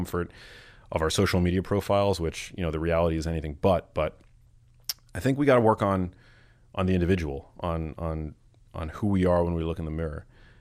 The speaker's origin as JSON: {"language": "English", "region": "New York", "country": "United States", "tie": "born there", "said": "I'm white. I was born in New York."}